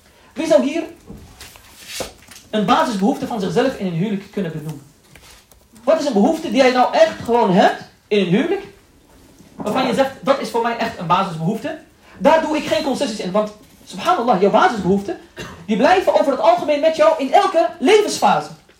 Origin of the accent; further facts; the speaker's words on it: Morocco; Ik ben Marokkaans, oké?